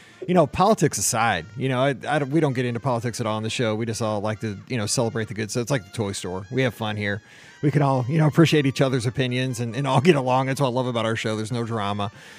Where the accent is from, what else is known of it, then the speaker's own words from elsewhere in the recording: St. Louis, Missouri, United States; I'm from St. Louis. Like, I'm a Coke Zero dude.